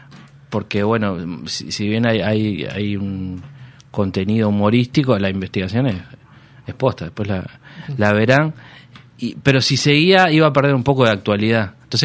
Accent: Uruguay; yo creo que soy un uruguayo tipo mirar Código País

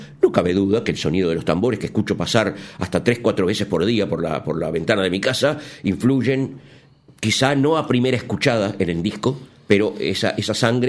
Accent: Uruguay; En el ambiente montevideano, porque es acá donde vivo, claro. Si no puedo decir, me considero un músico uruguayo

